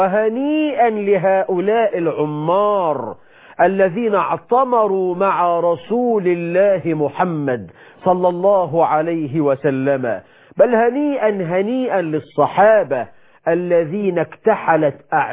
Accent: Egypt; نحن كمصريين

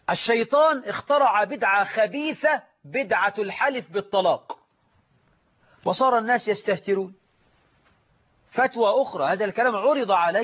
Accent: Egypt; بلدنا مصر

